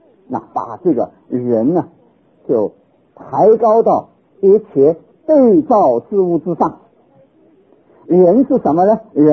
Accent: China; 我们中国人有一句话很有意思

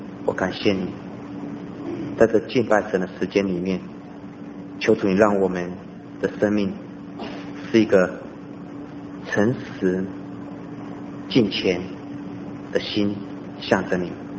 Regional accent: China; 我们中国人永远都尊敬这一位

